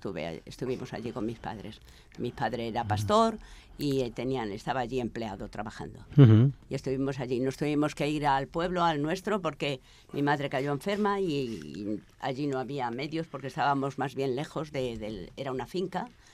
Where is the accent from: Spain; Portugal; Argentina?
Spain; Campanario, Extremadura; mi marido es de un lado y yo de otro. Yo soy de Extremadura.